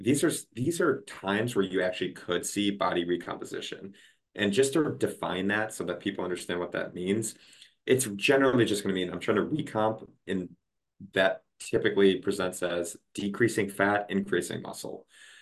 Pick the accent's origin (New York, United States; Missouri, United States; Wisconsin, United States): Wisconsin, United States; Milwaukee; I grew up in Milwaukee, Wisconsin, Midwest through and through, and then went to the University of Michigan for undergrad.